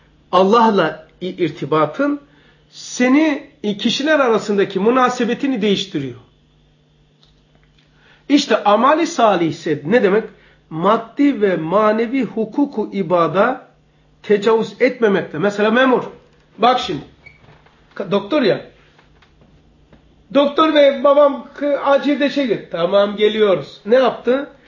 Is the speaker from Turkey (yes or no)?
yes; Zeytinburnu, Istanbul, Turkey; gelenek olarak ben burada büyüdüm, yaşlandım mı? Yaşlandım. Şu anda toplum buraya Zeytinburnu deyince